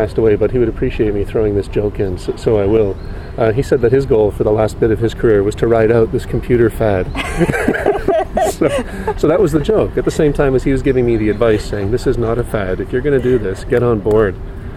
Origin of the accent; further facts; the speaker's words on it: Edmonton, Alberta, Canada; I grew up in Edmonton, which is a far way, especially if you go back to 20, 30 years ago, a very far way even by air from larger centers where conferences then would take place.